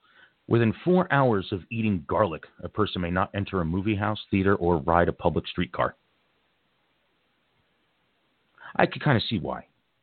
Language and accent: English; Caldwell, New Jersey, United States; In Caldwell, New Jersey, I grew up near Caldwell. I know exactly where this place is.